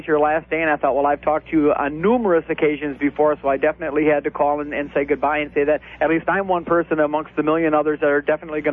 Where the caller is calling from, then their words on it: Racine, Wisconsin, United States; I'm calling from Racine.